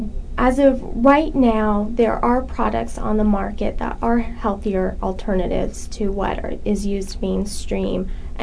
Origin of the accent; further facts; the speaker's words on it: Massachusetts, United States; I grew up in southern Massachusetts.